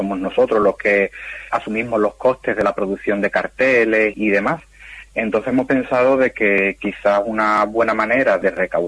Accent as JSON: {"language": "Spanish", "town": "Gibraleón", "region": "Andalusia", "country": "Spain", "said": "Voy a decir una que es de mi pueblo, de mi localidad. Soy de Gibraleón, de Huelva, y allí usamos aviate."}